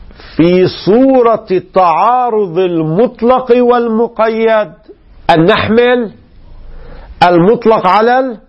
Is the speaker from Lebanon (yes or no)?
yes; Lebanon; هذا الذي نسميه عندنا في لبنان مثلا كتب كتاب